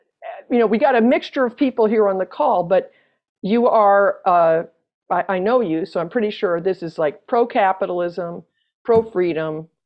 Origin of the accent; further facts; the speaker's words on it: Maine, United States; I grew up in Maine, so I can make jokes about Maine.